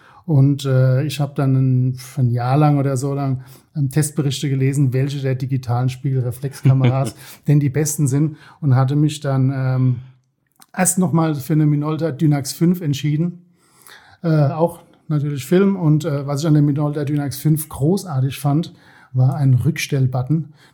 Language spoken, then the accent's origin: German; Worms, Rhineland-Palatinate, Germany; born there; now in Osthofen, Germany